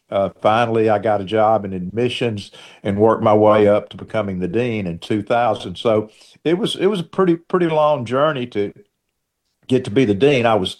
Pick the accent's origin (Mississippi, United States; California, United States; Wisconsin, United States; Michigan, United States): Mississippi, United States; Clarksdale; I grew up in Clarksdale, Mississippi, where my dad owned WROX radio, and I, you know, knew all of that. Grew up with dances on Friday and Saturday night.